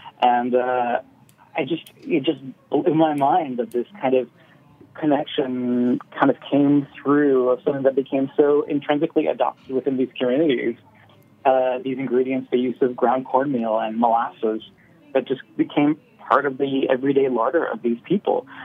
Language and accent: English; Nova Scotia, Canada; Where I grew up in Nova Scotia